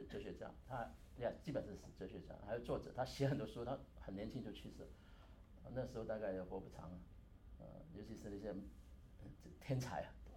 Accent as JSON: {"language": "Chinese", "country": "China", "said": "但是人文呢，常常我们是中国人比较忽略的"}